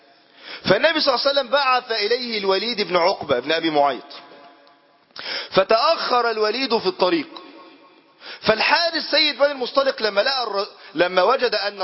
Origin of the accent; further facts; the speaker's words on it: Egypt; اللهم ارفع عن بلادنا مصر الغلاء والوباء والفتن